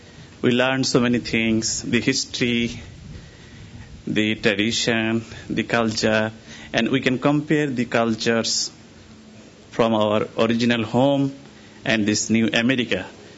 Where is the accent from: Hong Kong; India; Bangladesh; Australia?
Bangladesh; now in United States; I am from Bangladesh.